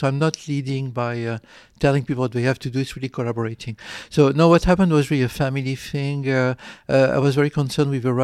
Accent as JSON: {"language": "English", "country": "France", "tie": "born or raised there", "also_born_or_lived": "Algeria", "said": "And we moved to France when I was six because of the events at that time. And I did my high school in central France, then in Marseille, in south of France, medical school in Paris."}